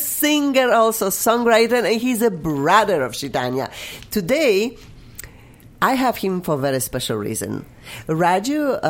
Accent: Poland; English is a second language; Like everybody knows, I'm from Poland, hopefully. Then I just cannot get rid of my accent. I'm keeping forever.

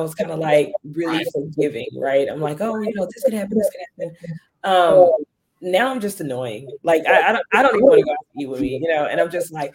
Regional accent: Texas, United States; I mean, again, I'm from Texas. We deep fry anything.

